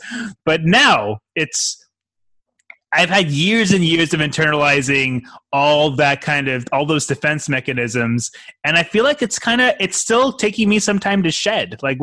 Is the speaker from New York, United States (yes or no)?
no; Los Angeles, California, United States; I just think the phenomena of being a Clipper fan born and raised in Los Angeles is like a very interesting one.